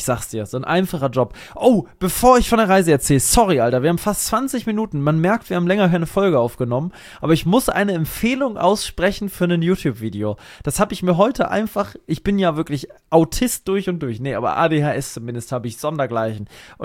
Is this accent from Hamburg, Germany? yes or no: no; Saxony-Anhalt, Germany; Das ist sogar in meiner alten Heimat da. Ich kenne die in echt auch, ich weiß, wo die ist, bei Salzwedel.